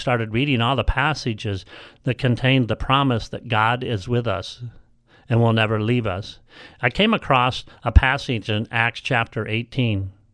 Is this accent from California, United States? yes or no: yes; California, United States; We're from California, they're from Houston, Texas